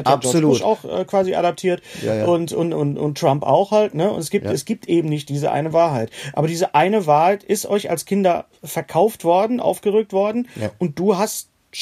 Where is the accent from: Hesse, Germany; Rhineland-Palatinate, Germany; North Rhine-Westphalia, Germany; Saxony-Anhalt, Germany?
North Rhine-Westphalia, Germany; Bei uns im Ruhrgebiet war das nicht ganz so stark